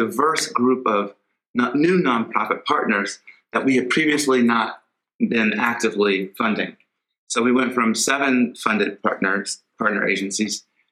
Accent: North Las Vegas, Nevada, United States; I had when I was a kid, growing up in North Las Vegas, on the alphabet streets, as we say.

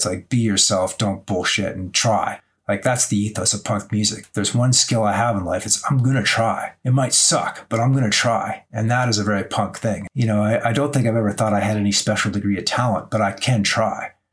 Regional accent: Canmore, Alberta, Canada; I'm a kid from Canmore, Alberta.

